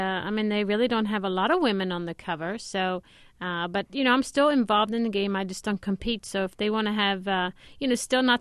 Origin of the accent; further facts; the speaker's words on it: Sweden; English is a second language; Well, sure. I mean, when you think of Sweden, you might not think of golf.